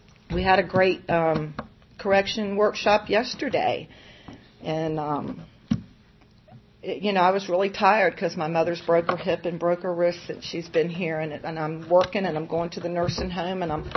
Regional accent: Newport News, Virginia, United States; I mean, I am from Newport News and Hampton.

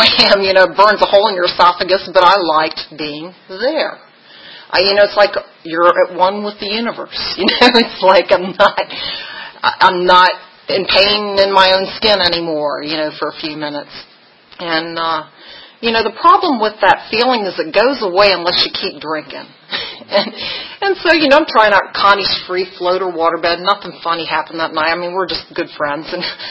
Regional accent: Virginia, United States; I'm from Botetourt County. Does anybody know that area? It's really pretty. It's kind of like, it looks like this place, actually. It's near Roanoke, Virginia.

